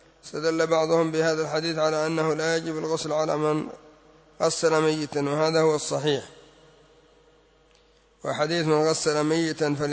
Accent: Yemen; أما إذا كان الأمر على ما عندنا في اليمن من أن هذه الأمور من باب التطوع فلا حرج

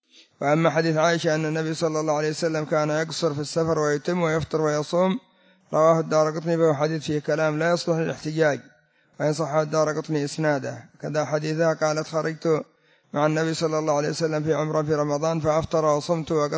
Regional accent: Mukalla, Hadhramaut, Yemen; مطار الريان عندنا في المكلا

